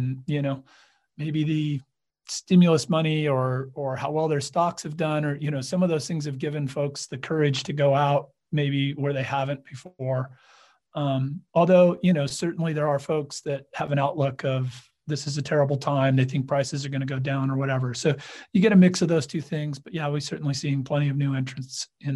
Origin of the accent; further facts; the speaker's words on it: California, United States; being a Californian born and raised.